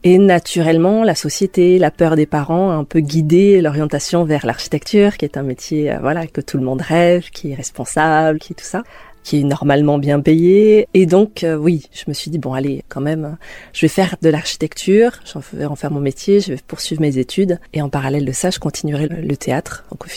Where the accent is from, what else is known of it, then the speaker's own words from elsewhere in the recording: Bordeaux, Nouvelle-Aquitaine, France; je suis originaire de Bordeaux mais je vis à l'Oussoa.